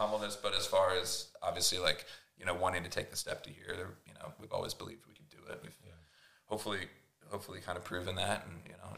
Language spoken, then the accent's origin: English; Chapel Hill, North Carolina, United States; moved away as an adult; also born or lived in Columbus, Ohio; I grew up in North Carolina, grew up in Chapel Hill, went to Duke University, moved up to Columbus, Ohio for about 6 years after college